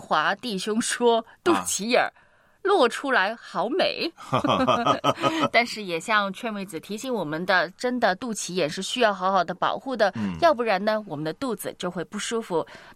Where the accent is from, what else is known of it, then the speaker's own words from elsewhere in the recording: Guangdong, China; accent: Cantonese; 我们广东话说吃风